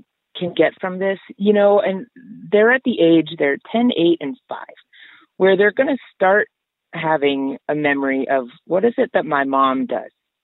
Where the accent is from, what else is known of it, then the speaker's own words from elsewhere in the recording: Flandreau, South Dakota, United States; I live in Flandreau, South Dakota, and I'm born and raised in Flandreau and moved back here